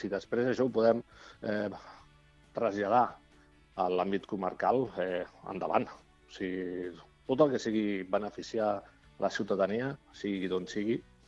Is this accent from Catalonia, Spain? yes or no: yes; Barcelona, Catalonia, Spain; tu i jo venim de Barcelona, ja tenim més costum d'agafar el transport públic